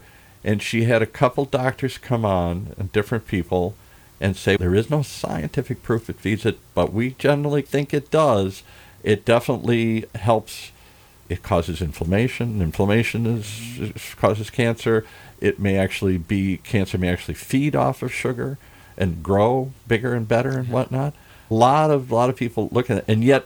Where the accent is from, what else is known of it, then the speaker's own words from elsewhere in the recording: Midwest, United States; the kind of suburban neighborhoods I grew up in the Midwest, where we were removed from the food.